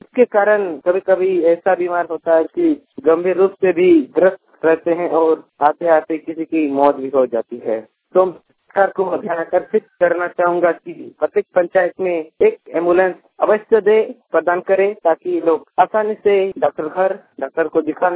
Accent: Jharkhand, India; मैं धरा रही जमशेदपुर प्रखंड के दंडी पंचायत के अंतर्गत हमारे गांव से बोल रहा हूँ।

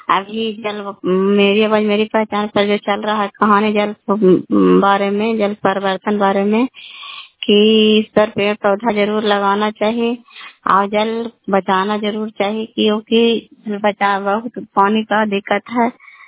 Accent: Kalyanpur, Bihar, India; घर कल्याणपुर वाली, बिरसी पंचायत, प्रखंड चंडी, जिला नालंदा का निवासी हूँ।

